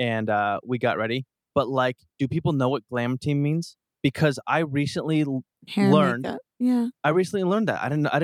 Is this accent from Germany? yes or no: yes; Germany; now in Portland, United States; I was born and raised in Germany. I was shipped to Portland, Oregon.